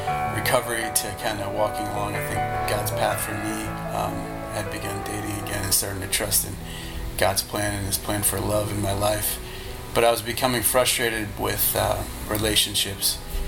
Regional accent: New York, United States; It's our first home because I'm from New York and I've lived in apartments my whole life.

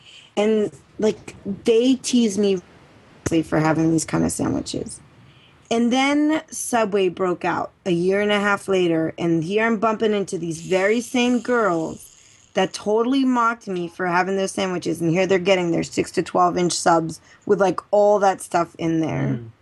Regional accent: Maryland, United States; I grew up in Maryland. We would eat like the blue crab Maryland crabs.

